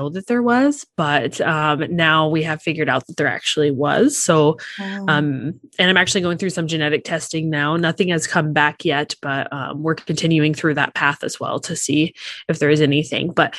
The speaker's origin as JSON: {"language": "English", "region": "Illinois", "country": "United States", "lives_now": "North Dakota, United States", "said": "You know, we live in North Dakota now. We're originally from Illinois, so we don't have family in the area."}